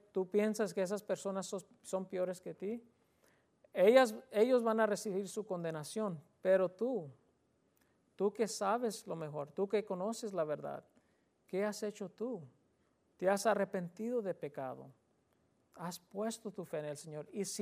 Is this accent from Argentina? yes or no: no; Texas, United States; especialmente los que somos de Texas